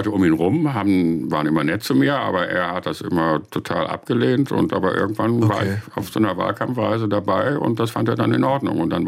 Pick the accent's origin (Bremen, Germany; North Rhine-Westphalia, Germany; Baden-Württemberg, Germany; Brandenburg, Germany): North Rhine-Westphalia, Germany; Bonn; Ich bin ja auch in Bonn groß geworden, das war damals Bundeshauptstadt